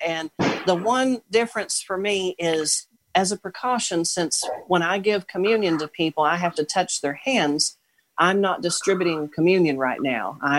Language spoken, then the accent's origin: English; Owensboro, Kentucky, United States; I'm from Owensboro, Kentucky.